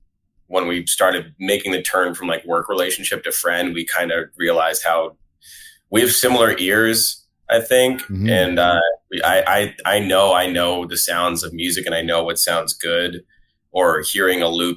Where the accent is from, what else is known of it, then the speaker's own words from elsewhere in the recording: Schenectady, New York, United States; Yeah, I was born in Albany. I tell people I'm just from Albany because it's just easier to say, but I grew up about 20 minutes outside of Albany in this place called Schenectady.